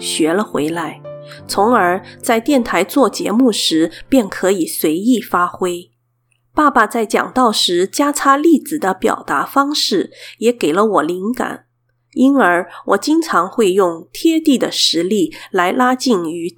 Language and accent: Chinese; Singapore; born there; also born or lived in Penang / Hong Kong / Malaysia; 所以爸爸和妈妈结婚后便立刻前往新加坡服侍，所以我和妹妹都是在那里出生的。几后我又随他往返槟城和香港，后来又去了马来西亚